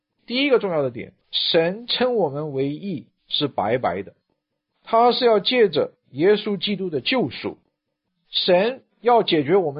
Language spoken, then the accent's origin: Chinese; China; 跟我们人，我们中国人教导孩子有类似的地方。